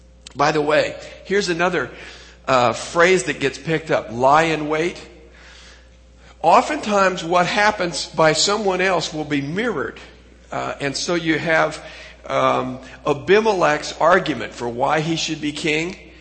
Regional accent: Pacific Northwest, United States; I had to forget that I came from the Pacific Northwest.

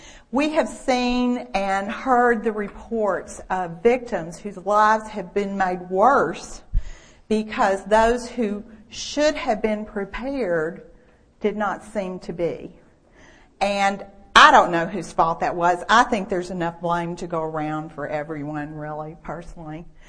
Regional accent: Beaumont, Texas, United States; having grown up down by the Gulf Coast, I grew up in Beaumont

